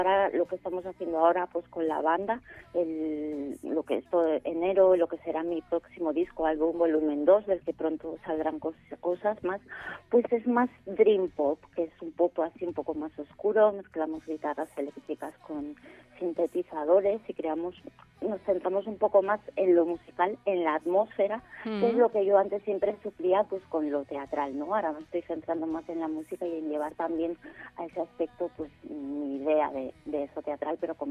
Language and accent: Spanish; Sarria, Galicia, Spain; now in Madrid, Spain; me lo puse en mi pueblo, en Sarria, y hasta Madrid he volado.